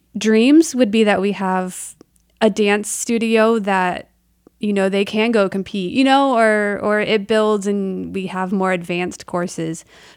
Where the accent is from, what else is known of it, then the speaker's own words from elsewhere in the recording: Columbus, Indiana, United States; now in Muncie, United States; So I am not. Okay. I am from Columbus, Indiana. Okay. And I came up here for Ball State, never left.